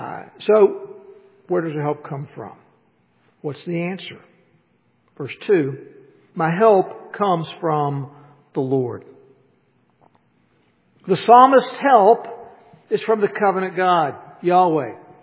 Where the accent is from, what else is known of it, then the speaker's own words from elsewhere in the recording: West Virginia, United States; And I tell you, I'm from West Virginia.